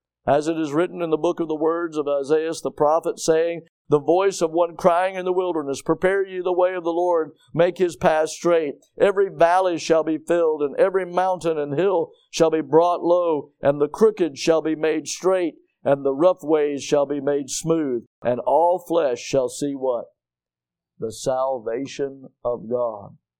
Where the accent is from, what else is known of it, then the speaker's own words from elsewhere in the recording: Milton, United States; I grew up here in Milton, and Milton was pretty much wilderness area back whenever I was growing up, right?